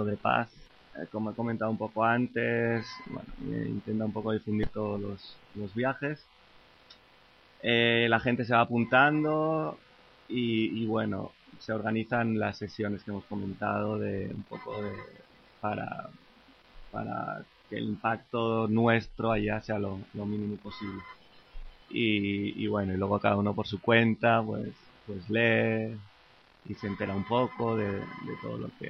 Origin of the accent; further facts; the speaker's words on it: Basque Country, Spain; Yo soy, por ejemplo, del País Vasco